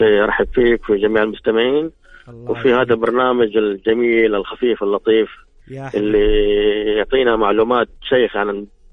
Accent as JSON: {"language": "Arabic", "town": "Jeddah", "region": "Makkah Province", "country": "Saudi Arabia", "lives_now": "Riyadh, Saudi Arabia", "said": "أنا مستم من جدة بس حاليا في الرياض، عندي عمل هناك"}